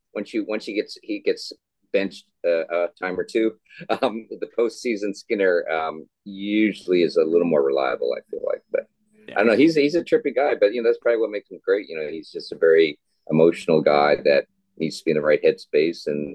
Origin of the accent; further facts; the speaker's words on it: Canada; I grew up in Canada